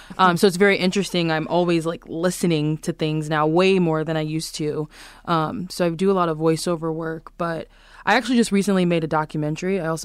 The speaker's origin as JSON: {"language": "English", "town": "Springfield", "country": "United States", "tie": "born or raised there", "lives_now": "New York City, United States", "said": "the first musical I did was Annie in my hometown in Springfield. I live in New York City now"}